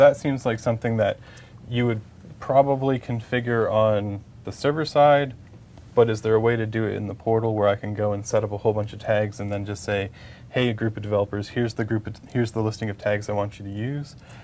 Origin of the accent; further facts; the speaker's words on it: Canada; Use Canada because I'm Canadian.